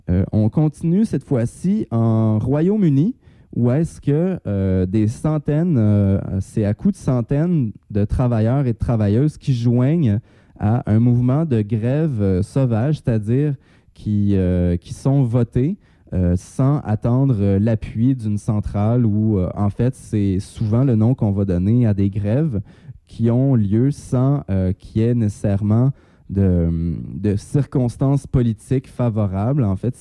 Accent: Quebec, Canada; qui ont immigré chez nous au Québec

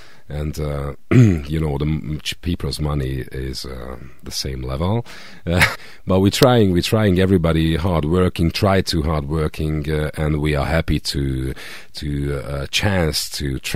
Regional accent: Hungary; You know, I'm from Hungary, and I'm usually a station voice and a voice talent.

